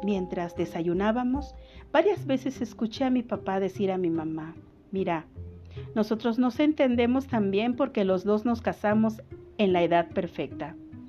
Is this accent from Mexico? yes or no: yes; Tonalá, Jalisco, Mexico; born there; Nací en Tonalá, Jalisco, México, 28 de mayo de 1942.